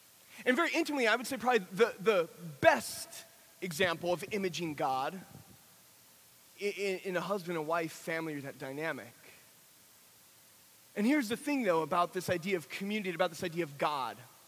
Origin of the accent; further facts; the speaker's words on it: California, United States; Can I just say real quick, okay, so my wife, I'm from California, my wife's back home, and I miss my wife dearly